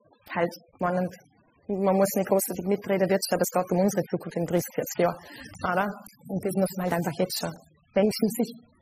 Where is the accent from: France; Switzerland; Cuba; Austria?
Austria; Vorarlberg; now in Hamburg, Germany; mich zieht es immer wieder zurück nach Vorarlberg